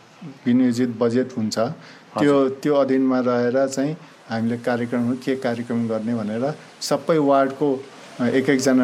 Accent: Bhadrapur, Koshi Province, Nepal; born there; हामी अहिले भद्रपुर नगरपालिका अन्तर्गत छौँ। अब मेरो जन्मथलो मेरो कर्मथलो झापा जिल्लाको भद्रपुर नगरपालिका क्षेत्रभित्र पर्छ

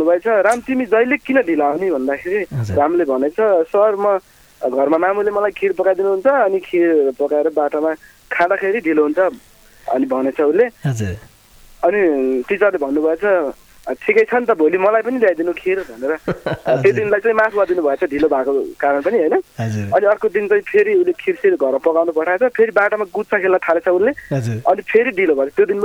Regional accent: Barahatal, Karnali Province, Nepal; हजुर मेरो घर सुर्खेतमै हो.

